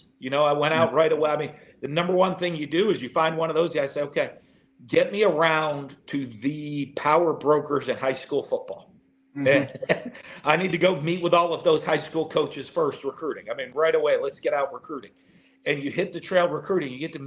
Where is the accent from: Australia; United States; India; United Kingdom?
United States; Northeast; listen, I'm from the Northeast.